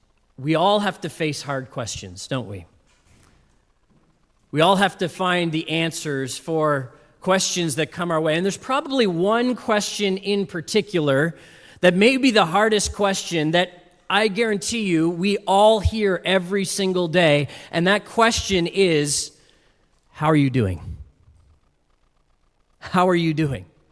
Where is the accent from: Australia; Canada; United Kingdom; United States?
Canada; No, but I'm Canadian. I have to say something, right?